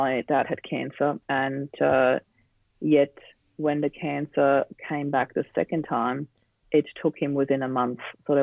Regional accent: Austria; English is a second language; moved away as an adult; now in Australia; So I grew up in Austria. And that's where the accent comes from, in case people are wondering. And I moved to Australia in 2004.

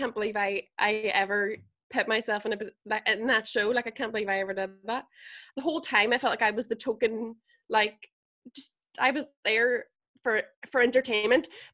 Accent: Derry, Northern Ireland, United Kingdom; I'm from Derry, but there's mad bastards that say it's Londonderry.

